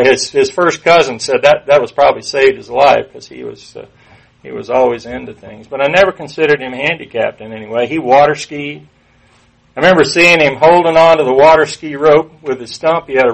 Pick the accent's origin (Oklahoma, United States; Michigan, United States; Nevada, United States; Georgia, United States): Georgia, United States; Atlanta; born there; I was born here in Atlanta in 1955. Well, born in Atlanta in Georgia Baptist Hospital.